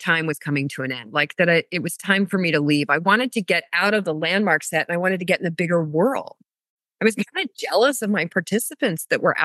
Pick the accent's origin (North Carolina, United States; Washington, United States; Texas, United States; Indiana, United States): Washington, United States; Seattle; I'm from Seattle, right?